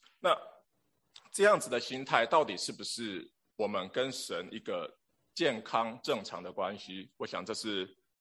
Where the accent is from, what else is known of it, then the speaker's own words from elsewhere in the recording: Singapore; 我大概从新加坡来的。在我们的环境里面呢，从我们从小生长的环境里面